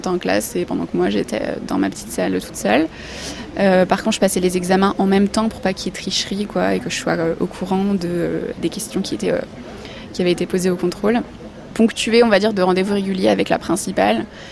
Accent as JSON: {"language": "French", "town": "Lyon", "region": "Auvergne-Rhône-Alpes", "country": "France", "tie": "born or raised there", "said": "j'ai grandi, en fait, au départ, en banlieue lyonnaise, dans un quartier, les Buères, jusqu'à l'âge de 8 ans."}